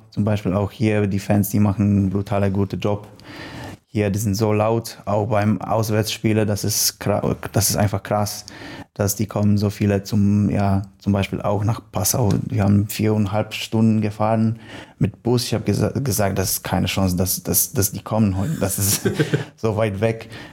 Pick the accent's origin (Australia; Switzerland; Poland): Poland; German is a second language; also born or lived in Germany; ich bin in Deutschland geboren, aber wenn ich 5 Jahre alt hätte, dann meine Eltern haben nach Polen gefahren, da eine Firma geöffnet und ja, aber ich spreche nicht nur Deutsch, ich kann Tschechisch, Russisch